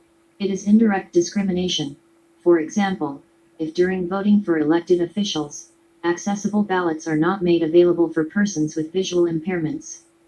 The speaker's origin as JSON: {"language": "English", "town": "San Bernardino", "region": "California", "country": "United States", "tie": "born there"}